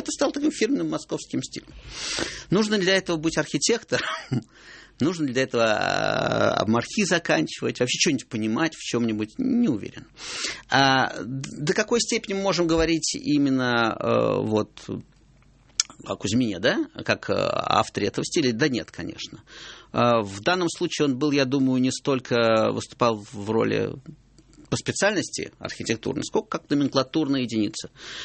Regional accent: Moscow, Russia; как москвич

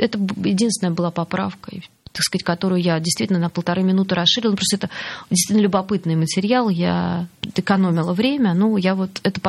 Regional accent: Saint Petersburg, Russia; Мне было очень важно именно в Петербурге совершить такое, как бы, поездку по кинотеатрам. Ну, все-таки это мой родной город.

